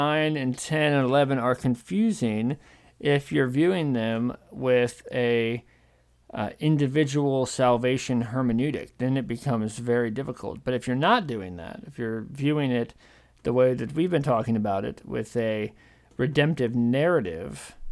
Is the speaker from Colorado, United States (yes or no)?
no; Duluth, Minnesota, United States; born there; I was born there in Duluth.